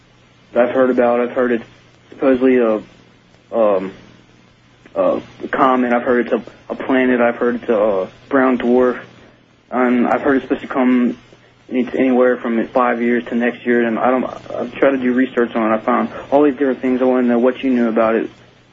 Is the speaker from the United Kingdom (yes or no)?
no; Kentucky, United States; I'm from Kentucky.